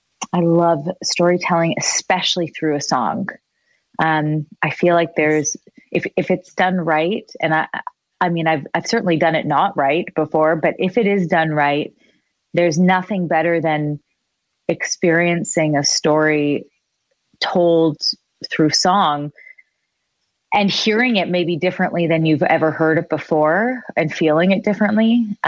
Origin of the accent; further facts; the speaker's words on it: Richmond Hill, Ontario, Canada; I'm from Richmond Hill, a safe little bubble. It's never been popped, you know.